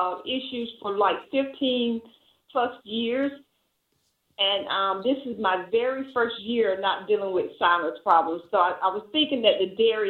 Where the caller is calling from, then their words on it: Alabama, United States